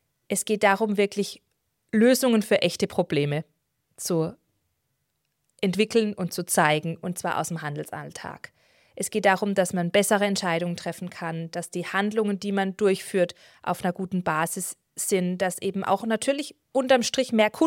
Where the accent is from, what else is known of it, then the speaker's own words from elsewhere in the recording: Baden-Württemberg, Germany; Man hört es an meinem Dialekt, ich komme aus Baden-Württemberg, ich werde und kann es auch gar nicht verstecken